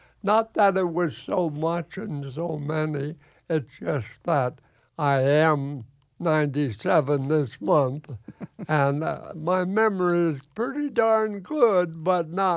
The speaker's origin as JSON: {"language": "English", "town": "New Haven", "region": "Connecticut", "country": "United States", "tie": "born or raised there", "said": "I lived right by the water growing up in New Haven, Connecticut, had my little boat."}